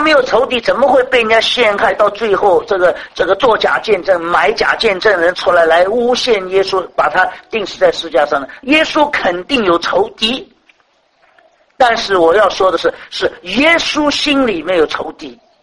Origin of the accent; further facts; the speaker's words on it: China; 就像我们中国人有许许多多口述的祖传的这一些的事迹